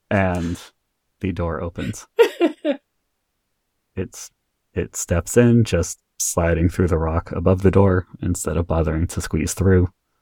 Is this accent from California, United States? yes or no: yes; California, United States; Hi, I'm from California. There aren't any basements.